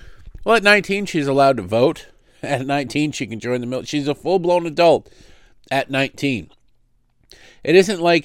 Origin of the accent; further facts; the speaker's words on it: Detroit, Michigan, United States; I grew up in Detroit.